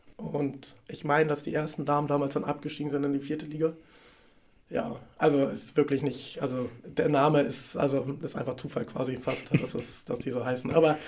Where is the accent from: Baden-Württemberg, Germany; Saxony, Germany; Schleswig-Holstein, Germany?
Schleswig-Holstein, Germany; ich bin in Aschenberg aufgewachsen und bei TSV Plön habe ich meine Jugend gespielt und bin dann für meine Ausbildung und mein Abi nach Kiel gezogen